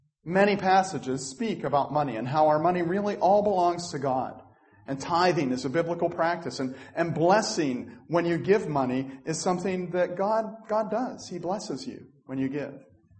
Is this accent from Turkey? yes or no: no; Scotland, United Kingdom; One of the neatest things about it for me, because I am a Scotsman, is the price.